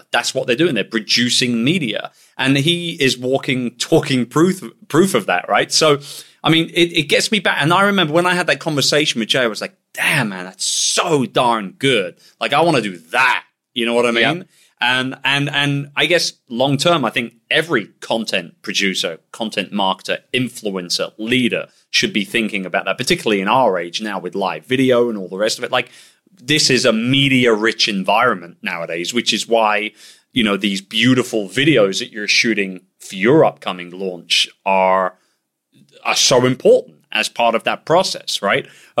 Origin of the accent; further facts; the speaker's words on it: Wimbledon, London, United Kingdom; And we got close to things like there was Womble, because I'm from Wimbledon.